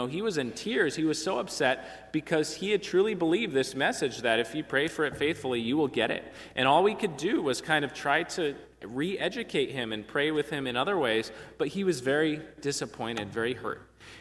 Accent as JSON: {"language": "English", "region": "California", "country": "United States", "tie": "born or raised there", "said": "when I was growing up in California, we were kind of a middle-class family, but the house we moved into had a pool in the backyard"}